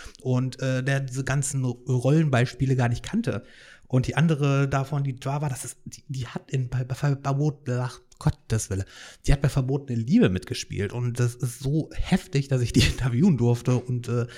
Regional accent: Hanover, Lower Saxony, Germany; Ich bin zwar nicht aus Berlin, ich bin aus Hannover

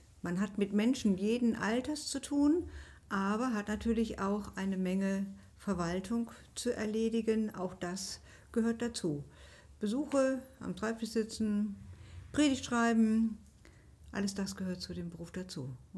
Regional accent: Kempen, North Rhine-Westphalia, Germany; Nein, ich komme vom Niederrhein. Ich bin aufgewachsen in Kempen.

